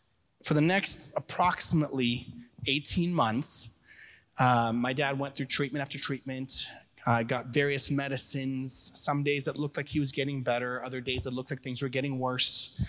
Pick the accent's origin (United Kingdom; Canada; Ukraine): Ukraine; now in United States; And I didn't grow up in the U.S. I grew up in Ukraine.